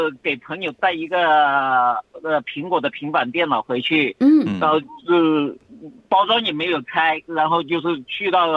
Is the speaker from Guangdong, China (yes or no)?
yes; Guangdong, China; now in Australia; 我老家是在广东